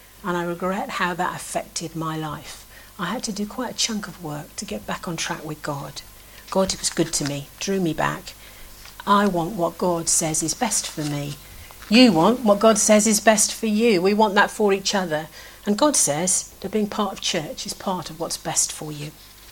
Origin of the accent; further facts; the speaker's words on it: United Kingdom; but we're British, so that probably isn't possible.